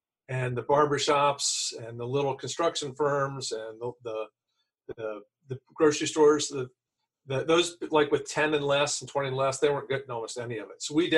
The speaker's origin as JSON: {"language": "English", "region": "Virginia", "country": "United States", "said": "You know, I'm from Virginia. We were ruled by the Byrd machine for three or four decades."}